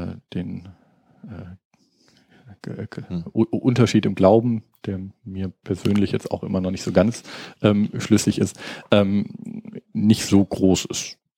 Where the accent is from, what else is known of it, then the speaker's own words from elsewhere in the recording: Baden-Württemberg, Germany; Also ich komme jetzt aus Baden-Württemberg